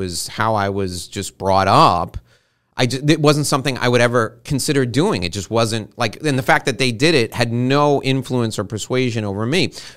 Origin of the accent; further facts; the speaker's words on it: New York City, New York, United States; I was born and raised around New York City, and five of us were going to take the subway from one place to the next.